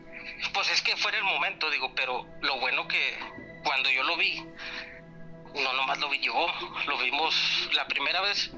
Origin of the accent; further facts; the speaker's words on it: Múzquiz, Coahuila, Mexico; Somos de... somos originarios de Musquis, Coahuila.